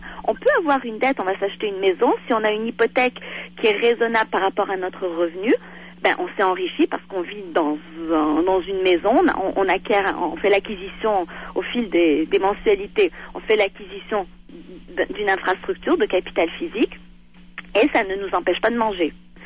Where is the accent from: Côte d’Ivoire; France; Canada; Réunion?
Canada; Quebec; nous, en tant que Québécois, on doit payer